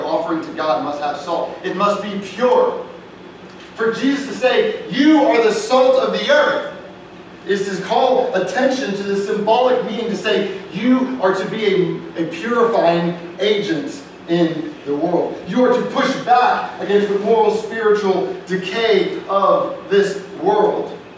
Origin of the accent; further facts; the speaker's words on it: Austin, Texas, United States; And I grew up in Austin, Texas, so we got lots of Christians going to church on Sunday and everything, not me though.